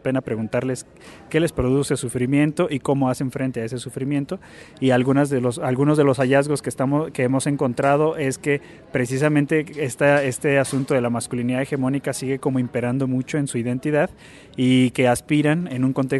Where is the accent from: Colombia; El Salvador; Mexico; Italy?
Mexico; Querétaro; Vengo de la ciudad de Querétaro